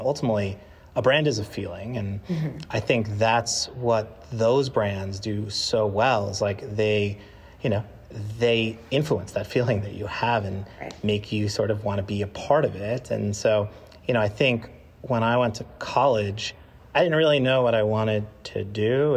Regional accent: Long Island, New York, United States; I grew up on Long Island in the 90s and I was a little preppy and a little hip hop.

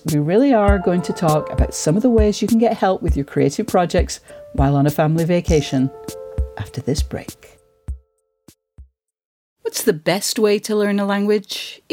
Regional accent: United States; now in United Kingdom; So I do live in Britain, but I still work in America, and I'm American very much in my work habits.

